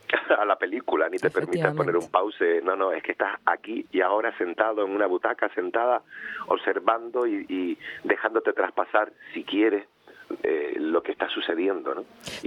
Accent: Las Palmas, Canary Islands, Spain; Yo siempre digo que soy de Las Palmas, de Gran Canaria, con alma de conejero

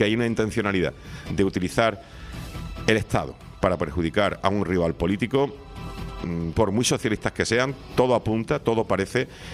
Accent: Spain; qué vergüenza me da a mí como español la imagen que damos en Europa.

